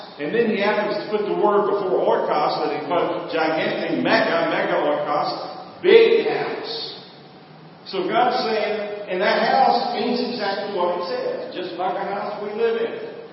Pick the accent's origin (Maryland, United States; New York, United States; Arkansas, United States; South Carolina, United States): South Carolina, United States; She lived with us growing up on South Carolina.